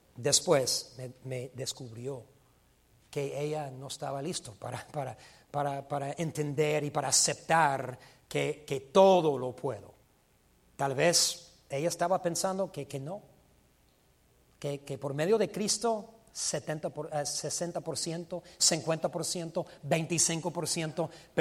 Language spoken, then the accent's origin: Spanish; United States; Spanish is a second language; como yo soy gringo, soy americano